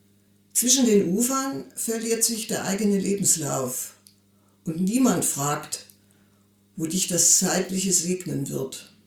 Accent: Thuringia, Germany; also born or lived in Leipzig; Also ich bin ja eigentlich wider Willen in den Thüringer Wald gekommen. Ich bin ja in Leipzig geboren und meine Mutti zog mit mir, da war ich noch nicht ganz 4 Jahre alt, wieder zurück in ihre Heimat.

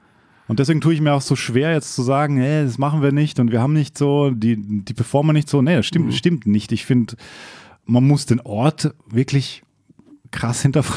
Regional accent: Bregenz, Vorarlberg, Austria; auf der Bregenzer Seebühne.

